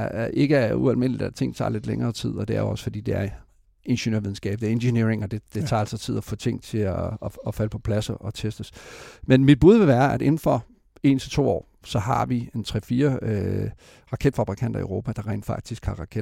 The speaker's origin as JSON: {"language": "Danish", "town": "Esbjerg", "region": "Region of Southern Denmark", "country": "Denmark", "tie": "born or raised there", "said": "Jeg har selv født og opvokset i Esbjerg."}